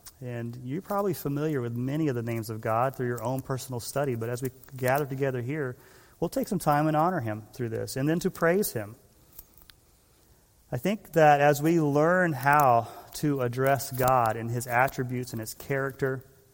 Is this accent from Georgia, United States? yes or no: yes; Macon, Georgia, United States; also born or lived in Hialeah, Florida; I'm from Macon, Georgia. Originally born in Hialeah, Florida, Emma, right near where you live. But my dad was in the Coast Guard, but we are all from Macon, Georgia.